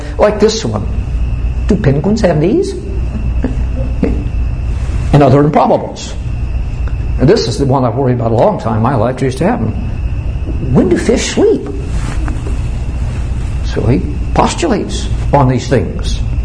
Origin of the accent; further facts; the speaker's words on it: Missouri, United States; I'm from Missouri, folks. This is where we live.